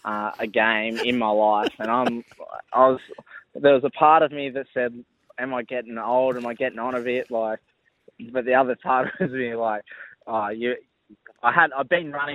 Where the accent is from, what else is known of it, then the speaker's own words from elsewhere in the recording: Geelong, Victoria, Australia; growing up in Geelong